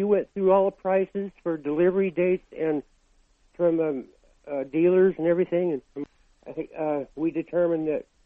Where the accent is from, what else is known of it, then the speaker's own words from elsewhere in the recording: Reno, Nevada, United States; I worked for an old hay farmer up in Reno, my hometown.